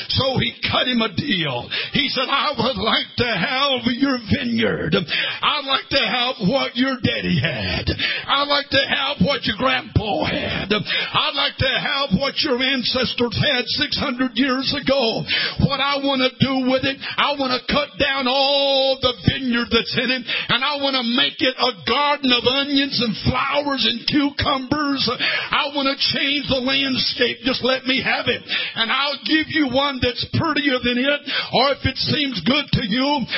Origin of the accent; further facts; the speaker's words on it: United States; I am an American.